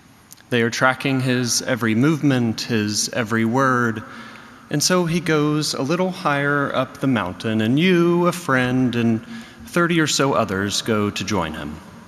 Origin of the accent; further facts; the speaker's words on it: the South, United States; I heard this a lot growing up in the South.